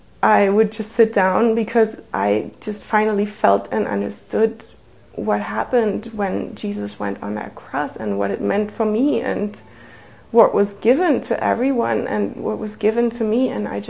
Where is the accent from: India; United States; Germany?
Germany; Berlin; English is a second language; I am from Berlin, Germany. Actually, to be exact, I was born in East Berlin, and growing up, I was really not having any exposure to Christianity or did not know God.